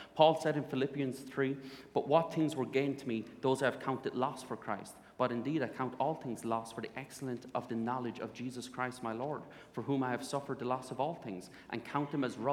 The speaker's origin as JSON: {"language": "English", "town": "Limerick", "region": "Munster", "country": "Ireland", "tie": "born or raised there", "said": "I grew up in Limerick, in Ireland, and grew up in a great home."}